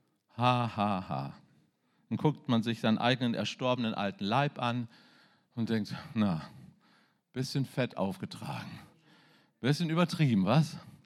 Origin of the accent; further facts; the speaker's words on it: Germany; Hey, ich bin Mann, ich bin Deutscher, ich habe schwäbische Wurzeln.